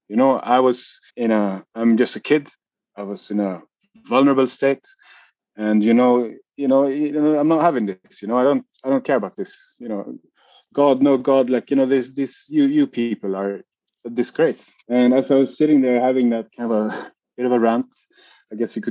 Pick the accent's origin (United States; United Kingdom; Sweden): Sweden; I am from Sweden.